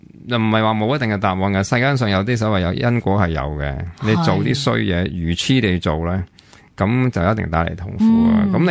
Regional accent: Hong Kong; 因为我哋香港人太即系一切呢啲。

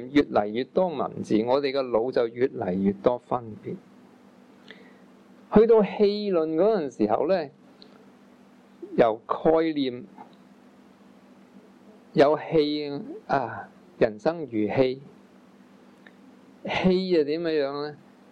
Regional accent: Guangdong, China; 我们中国人广东人就用广东话去砌造概念，用广东的语言去砌造句子，

